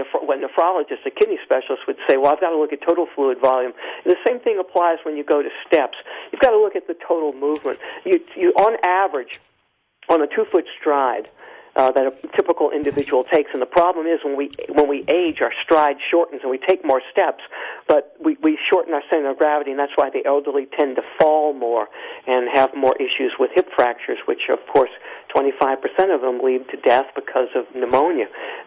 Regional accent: New Orleans, Louisiana, United States; affiliated in my hometown, New Orleans

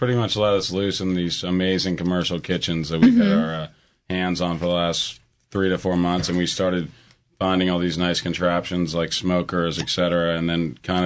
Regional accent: Bethesda, Maryland, United States; we're originally from Bethesda, Maryland, actually.

